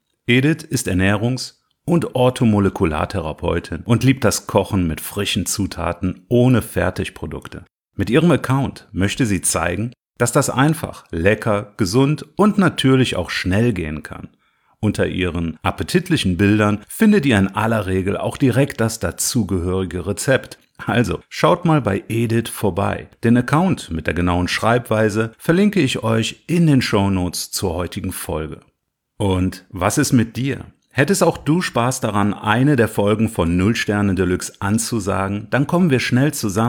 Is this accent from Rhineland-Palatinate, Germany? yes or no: yes; Trier, Rhineland-Palatinate, Germany; Ich hatte schon als Kind ein Faible für etwas gröbere Bratwürste und genauso welche waren es. Bei uns in Trier